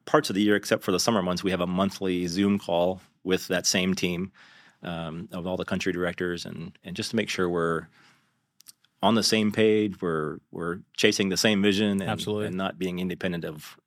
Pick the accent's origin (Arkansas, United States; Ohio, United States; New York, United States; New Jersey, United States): Ohio, United States; So my background, I'm from Ohio. Originally, that's where I was born and grew up.